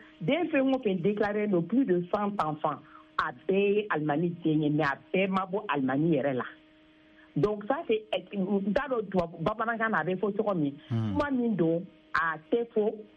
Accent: Mali; born there; je suis née au Mali

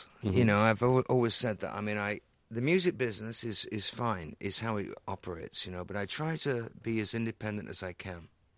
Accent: England, United Kingdom; and I'm English, and I'm bad, and that's what we call it, bad English.

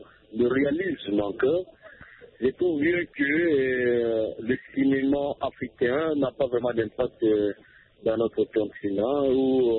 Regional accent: DR Congo; chez nous en RDC

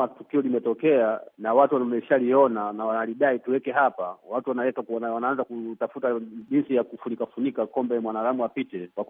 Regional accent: Dar es Salaam, Tanzania; ni kijana ambaye natoka Dar es Salaam.

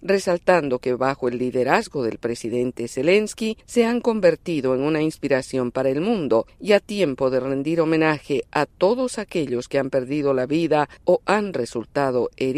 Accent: Honduras; De Honduras.

